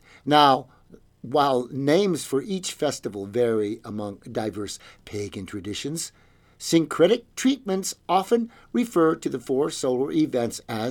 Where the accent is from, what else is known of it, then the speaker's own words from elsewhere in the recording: California, United States; But I'm from California, I say summer.